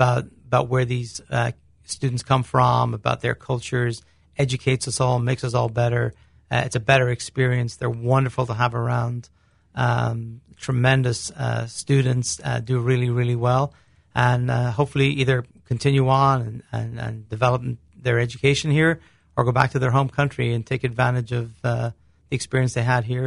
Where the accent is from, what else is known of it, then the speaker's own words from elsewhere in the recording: Ireland; I grew up in Ireland.